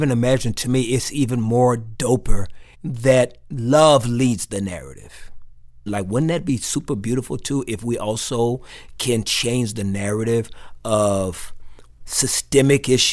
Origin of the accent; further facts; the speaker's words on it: Texas, United States; I'm from Texas, you know.